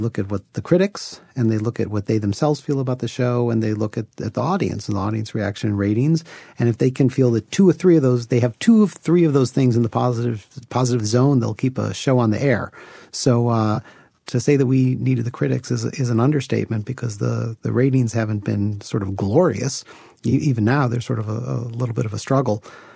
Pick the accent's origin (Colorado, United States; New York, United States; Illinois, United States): Illinois, United States; Chicago; Peter and I grew up together in Chicago.